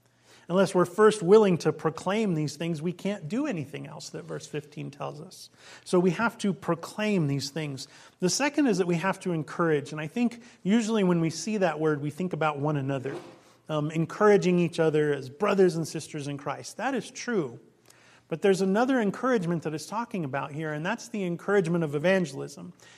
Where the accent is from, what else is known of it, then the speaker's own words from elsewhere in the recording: Illinois, United States; I grew up right outside Chicago, in kind of a suburb outside Chicago.